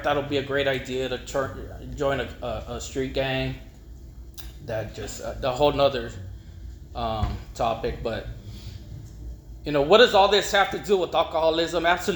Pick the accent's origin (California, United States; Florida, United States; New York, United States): California, United States; Los Angeles; I tell them Sunset in Vermont and Hollywood, and raised in East LA. I'm actually Portuguese, so I'm not from Mexico.